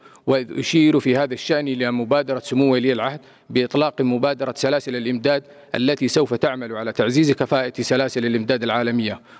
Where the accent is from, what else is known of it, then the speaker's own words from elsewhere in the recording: Saudi Arabia; بلادي المملكة العربية السعودية